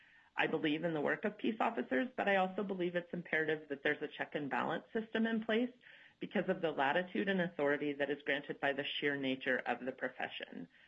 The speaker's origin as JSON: {"language": "English", "town": "Fairbanks", "region": "Alaska", "country": "United States", "tie": "born or raised there", "lives_now": "Juneau, United States", "said": "I am a fourth-generation Alaskan. I was born and raised in Fairbanks. My family relocated to Juneau in 2016 following a promotion with the Department of Corrections."}